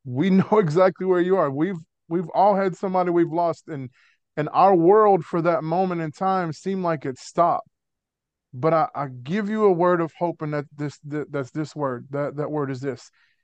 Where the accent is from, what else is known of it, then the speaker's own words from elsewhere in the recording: New Orleans, Louisiana, United States; accent: Cajun; Grew up in New Orleans. Sometimes I have a Cajun accent, sometimes I don't.